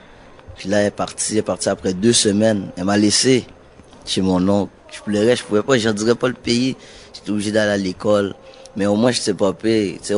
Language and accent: French; Canada; Moi, je suis Canadien. J'ai dit, je suis Canadien, je suis pas habitué.